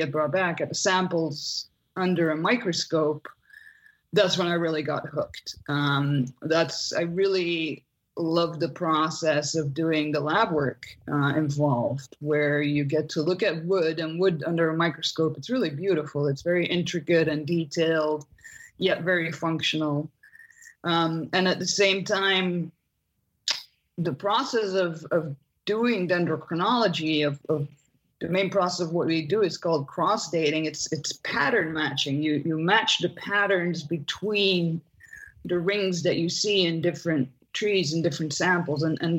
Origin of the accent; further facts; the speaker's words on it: Belgium; English is a second language; I'm from Belgium originally.